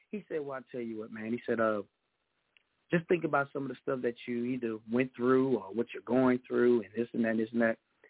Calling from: Texas, United States; I am calling from the Lone Star State, Texas, the greatest state in the United States on this mainland.

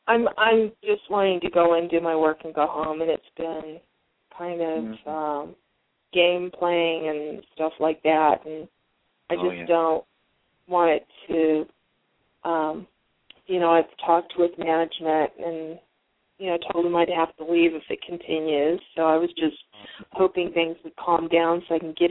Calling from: Arizona, United States; Thank you. I'm calling from Arizona.

